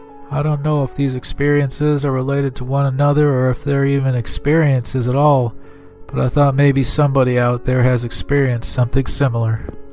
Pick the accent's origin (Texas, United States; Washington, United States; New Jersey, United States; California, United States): Texas, United States; Grapevine; The first encounter occurred on the night of my 13th birthday in my hometown of Grapevine, Texas.